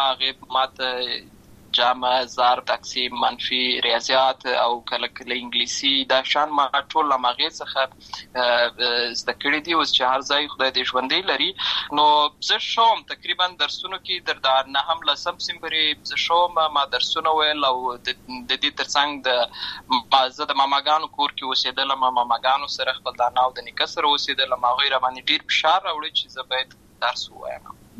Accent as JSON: {"language": "Pashto", "town": "Lashkar Gah", "region": "Helmand", "country": "Afghanistan", "tie": "born or raised there", "also_born_or_lived": "Uruzgan", "said": "زه په اصل کې د ورزګان ولایت یم. اما زه په هلمند ولایت لشکرګاه کې پیدا شوی یم. اما د لوی سوې یم."}